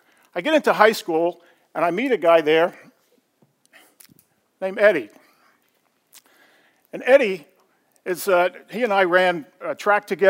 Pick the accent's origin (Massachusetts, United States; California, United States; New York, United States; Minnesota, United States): New York, United States; Brooklyn; I grew up in Brooklyn, New York, one of seven children. We were sort of lower middle class, lived in a row house, Sheepshead Bay area